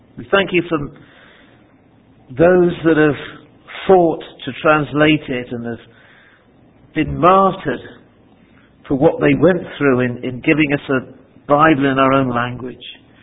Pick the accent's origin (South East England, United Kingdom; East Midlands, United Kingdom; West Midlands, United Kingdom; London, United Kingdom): South East England, United Kingdom; Southampton; I grew up just outside Southampton